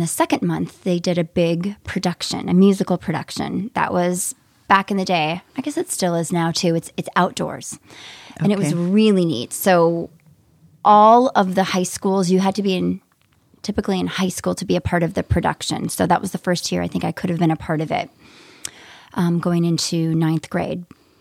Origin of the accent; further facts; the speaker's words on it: Fargo, North Dakota, United States; So Fargo is where I grew up, in South Fargo.